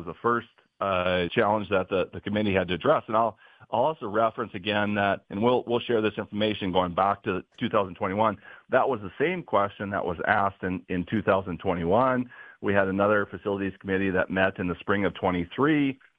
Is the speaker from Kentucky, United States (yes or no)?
no; Devils Lake, North Dakota, United States; And I'm originally from Devil's Lake, so my education experience growing up was very similar to students in Valley City.